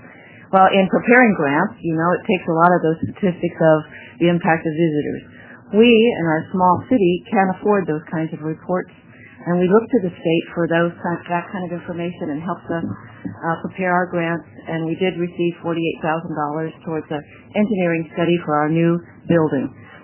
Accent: Roseburg, Oregon, United States; I'm from Roseburg.

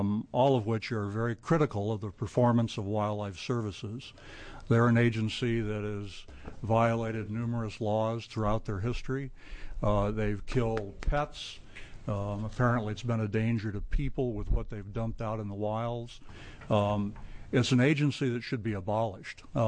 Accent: Oregon, United States; I'm from Benton County.

